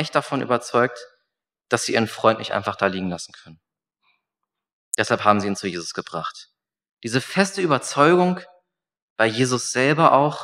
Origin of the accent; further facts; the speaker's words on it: Celle, Lower Saxony, Germany; Ich hatte in meiner Heimatstadt in Celle einen Hauskreis